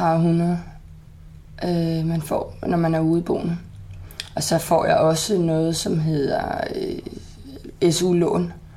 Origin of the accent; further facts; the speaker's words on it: Vandensbæk, Capital Region of Denmark, Denmark; also born or lived in Herlev; Jeg er født i Herlev. Men opvokset i Vandensbæk, fra jeg var 8 år eller sådan noget, flyttede vi til Vandensbæk.